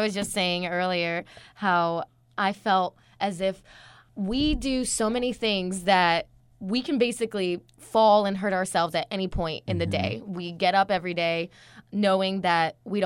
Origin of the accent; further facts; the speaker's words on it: Jersey City, New Jersey, United States; now in Richmond, United States; And I grew up in Jersey City, New Jersey. And I took classes in New York, and I somehow made my way down to Richmond.